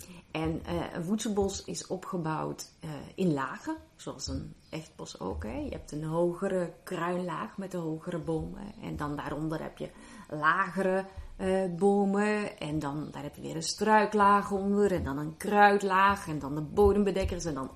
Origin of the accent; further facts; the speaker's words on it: Merchtem, Flemish Brabant, Belgium; Ik kom uit België, Vlaanderen. Mm-hmm. En ik ben geboren en getogen, zoals ze dat zo mooi noemen, in Merchten. En dat is een klein dorpje, nou ja, klein. Maar, aan de rand van Brussel, de Vlaamstalige rand van Brussel.